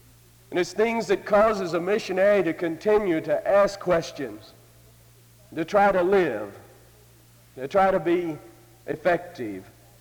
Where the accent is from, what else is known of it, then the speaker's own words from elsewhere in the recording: United States; not knowing I'm a missionary, but because I'm an American.